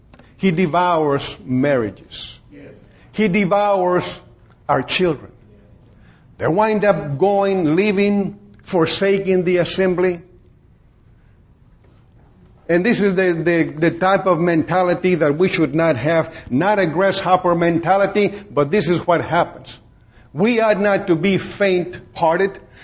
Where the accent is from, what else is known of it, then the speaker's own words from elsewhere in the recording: Beeville, Texas, United States; I said, let's go to my hometown. I need to go and evangelize my friends and neighbors that I was raised born and raised with. So we went to my hometown, Beeville.